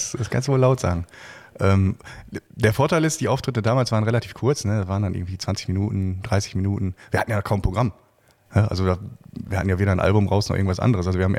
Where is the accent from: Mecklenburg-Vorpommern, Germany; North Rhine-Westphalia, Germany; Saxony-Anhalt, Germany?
North Rhine-Westphalia, Germany; Dinslaken; Ich bin gebürtiger Dienstlagner, ja.